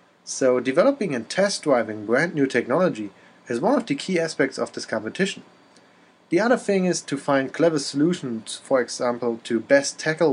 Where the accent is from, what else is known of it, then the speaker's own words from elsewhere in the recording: Berlin, Germany; from Berlin, Germany